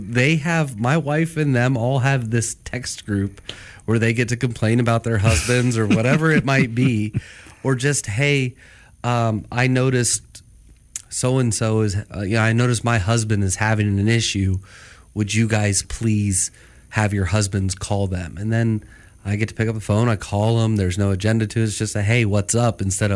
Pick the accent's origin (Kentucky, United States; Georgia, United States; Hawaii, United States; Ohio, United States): Ohio, United States; So it's area code 937. If you don't know, I'm from Ohio.